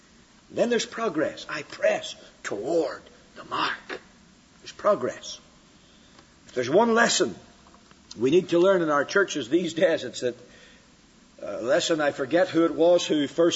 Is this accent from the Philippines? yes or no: no; United Kingdom; I come from Britain